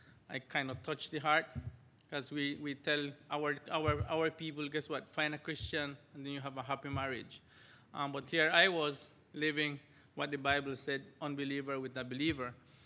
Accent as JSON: {"language": "English", "country": "Belize", "accent": "Spanish", "first_language": "Spanish", "second_language": "English", "said": "I'm from Belize. I hope you understand my English. And I'll please forgive me if my Spanglish comes out. I have a Spanish accent now and again. It comes up, reminds me that I speak Spanish"}